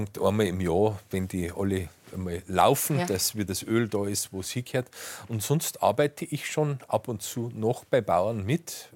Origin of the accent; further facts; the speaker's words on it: Freising, Bavaria, Germany; born there; Wir ja auch geboren wurden in Freising.